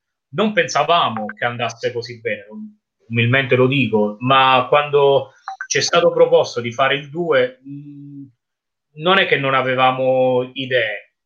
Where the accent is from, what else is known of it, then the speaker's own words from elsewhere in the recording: Sulmona, Abruzzo, Italy; Mi sono ritrovato, mi trovo a mio agio perché è il mio paese nativo, Sulmona